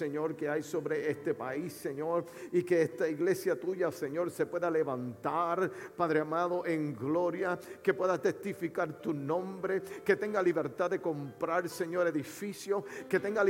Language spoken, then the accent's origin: Spanish; Puerto Rico; also born or lived in Miami, United States; Yo soy natal de Puerto Rico y viví muchos años en la área de Miami.